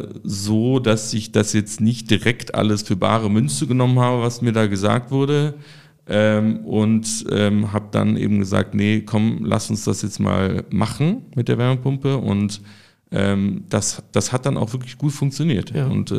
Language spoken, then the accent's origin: German; Munich, Bavaria, Germany; meine Eltern wohnen in München, also ich komme ja auch ursprünglich aus München